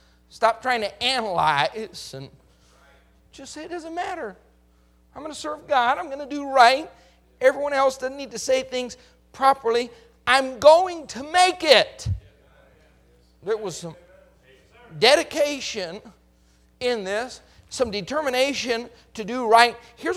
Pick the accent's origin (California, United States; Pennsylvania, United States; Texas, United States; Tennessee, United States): Texas, United States; Maybe it's just that I'm from Texas.